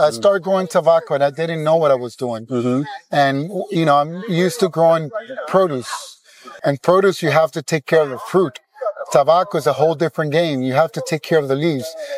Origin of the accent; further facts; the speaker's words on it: Miami, Florida, United States; I grew up in Miami in my late teens, early 90s.